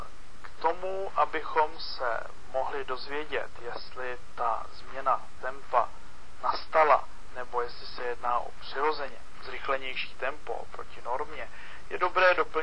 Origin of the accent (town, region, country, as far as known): Prague, Czechia; born or raised there; also born or lived in Železné hory